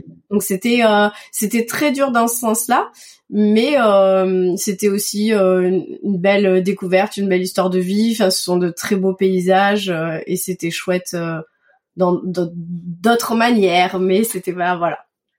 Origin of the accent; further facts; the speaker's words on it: Toulouse, Occitanie, France; also born or lived in Madagascar; Donc on a fait un petit tour là-bas quand j'étais enfant, mais essentiellement à Toulouse.